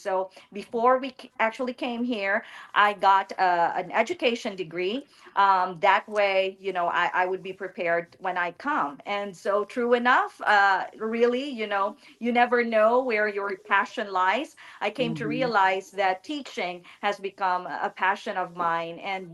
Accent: Cebu, Central Visayas, Philippines; So I'm from Cebu. We're originally from Cebu, both parents.

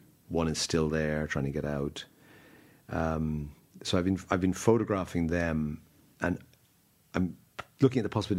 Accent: Dublin, Leinster, Ireland; moved away as an adult; I'm from Dublin, grew up in Dublin, and at the age of whatever, 23, I left, and I never lived here since, but I visit a lot.

